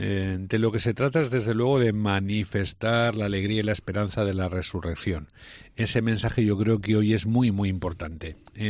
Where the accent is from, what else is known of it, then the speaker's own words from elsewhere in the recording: Aragon, Spain; aquí las comunidades son mucho más grandes de donde yo vengo, ¿no? Entonces, en Teruel o en Huesca hay auténticas catedrales en pueblos que viven 10 personas.